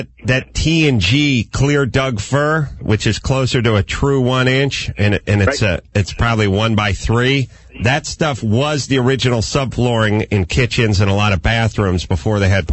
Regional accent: California, United States; maybe I'm from California, maybe I'm a little PC

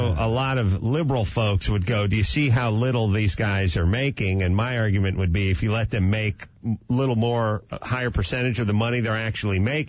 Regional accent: North Hollywood, California, United States; When I grew up in North Hollywood and I was swinging a hammer, I had this fantasy that I would talk to people on TV shows

